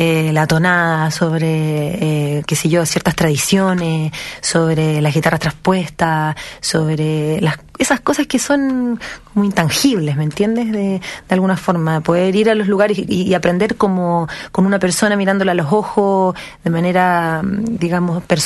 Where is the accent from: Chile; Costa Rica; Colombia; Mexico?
Chile; also born or lived in New Orleans; Soy chilena, nací en New Orleans, en Luisiana, en Estados Unidos.